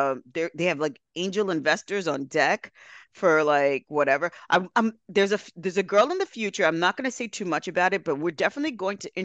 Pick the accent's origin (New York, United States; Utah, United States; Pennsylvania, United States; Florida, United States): New York, United States; Girl, come on. I'm from New York.